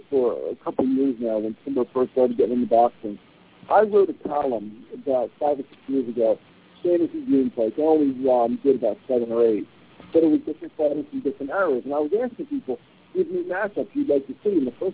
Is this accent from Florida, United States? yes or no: no; Philadelphia, Pennsylvania, United States; my mindset was, I'm from Philadelphia, I have to throw a left hook.